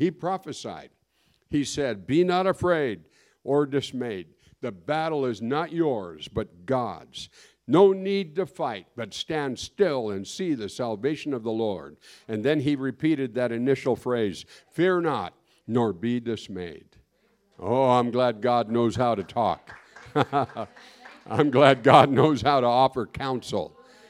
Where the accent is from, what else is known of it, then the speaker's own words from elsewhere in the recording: Hoonah, Alaska, United States; moved away as an adult; I want you to consider going to Hoonah. Well, that's my hometown. I'm 20 years old. And go back and be the pastor there.